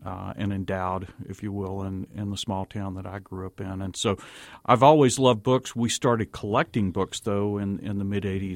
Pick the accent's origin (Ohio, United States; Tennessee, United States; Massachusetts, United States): Tennessee, United States; Jackson; now in El Paso, United States; No, Louis. I'm actually from Jackson, Tennessee originally. I grew up in a small town right in between Memphis and Nashville called Jackson, Tennessee.